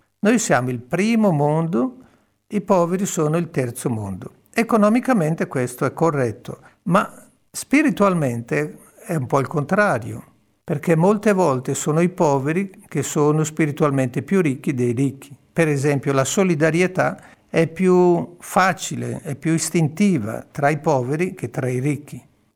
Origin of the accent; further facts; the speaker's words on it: Lombardy, Italy; now in Sardinia, Italy; io sono lombardo e sto imparando, mi sto arricchendo di tante cose qui della Sardegna.